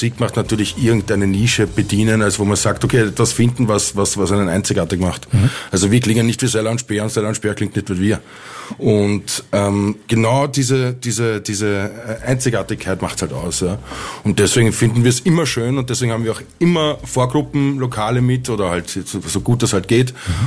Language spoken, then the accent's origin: German; Lower Austria, Austria; wir sind ja im Wienerwald aufgewachsen